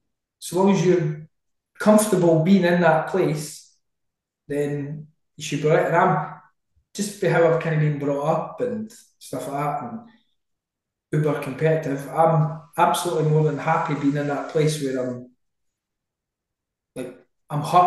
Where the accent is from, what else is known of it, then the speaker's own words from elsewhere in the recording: Falkirk, Scotland, United Kingdom; So they came out with family and stuff because I'm from Falkirk.